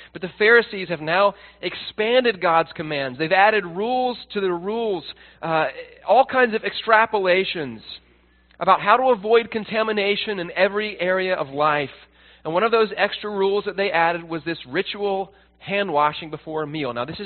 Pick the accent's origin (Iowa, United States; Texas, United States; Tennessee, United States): Tennessee, United States; Growing up in Tennessee, if someone invited you to have dinner at 6 p.m., you showed up at 5:55.